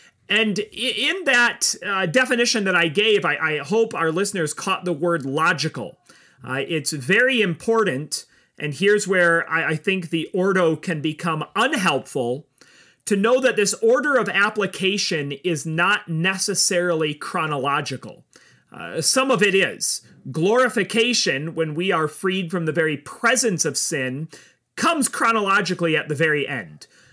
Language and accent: English; Minnesota, United States; I grew up in Minnesota with the Great Lakes, Joel.